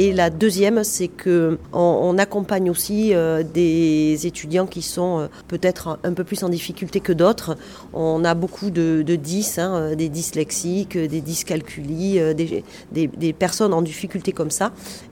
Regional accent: Mont-de-Marsan, Nouvelle-Aquitaine, France; moved away as an adult; quand je suis partie de Mont-de-Marsan à 18 ans, c'est pour partir faire mes études.

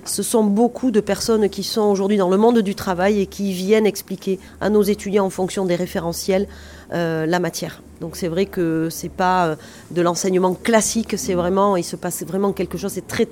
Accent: Mont-de-Marsan, Nouvelle-Aquitaine, France; moved away as an adult; quand je suis partie de Mont-de-Marsan à 18 ans, c'est pour partir faire mes études.

